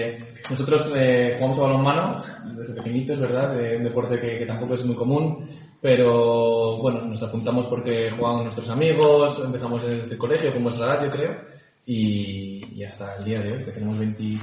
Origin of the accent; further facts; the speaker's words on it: Aranda de Duero, Castile and León, Spain; yo soy de Aranda. Entonces, yo desde que era pequeñito llevo jugando desde allí en las categorías inferiores, en Aranda de Duero. Hasta segundo de bachiller, que terminé mis estudios aquí. Me fui luego a León, estudié ahí la carrera 4 años.